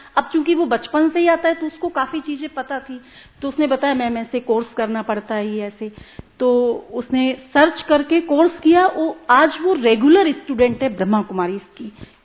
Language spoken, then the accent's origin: Hindi; Ghaziabad, Uttar Pradesh, India; मैं गाजियाबाद दिल्ली एनसीआर से हूँ